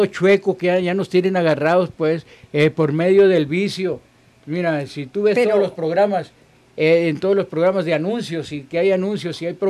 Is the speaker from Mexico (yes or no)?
yes; Mexico; Nosotros necesitamos, como mexicanos, replantearnos